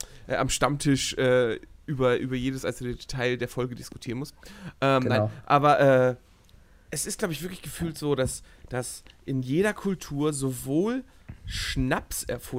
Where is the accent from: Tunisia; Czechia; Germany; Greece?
Germany; born there; now in Cologne, Germany; Ich bin halb Pole, ne? Ich bin zwar in Deutschland geboren, aber meine Eltern kommen halt aus Polen. Und dann bin ich aber noch nach Köln gezogen.